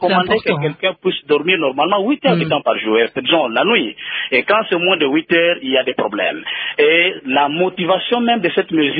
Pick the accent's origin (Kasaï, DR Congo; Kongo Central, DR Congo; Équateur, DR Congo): Kongo Central, DR Congo; Matadi; Moi, c'est de la ville de Matadi